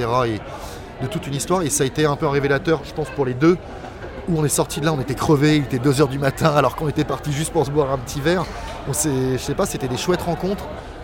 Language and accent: French; Paris, Île-de-France, France; je suis pas du bassin minier. On est parisiens tous les deux. Moi, je suis parisien pur jus.